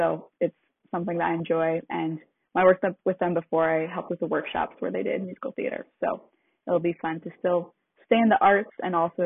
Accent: Madison, United States; I grew up here in Madison, so not far from home at all.

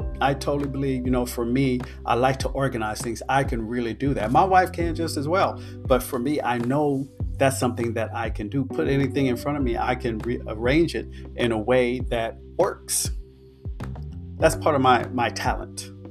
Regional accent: Baytown, Texas, United States; I remember when I was growing up in Baytown, Texas, I always saw, just like today, it hasn't changed, the industry of garbage trucks.

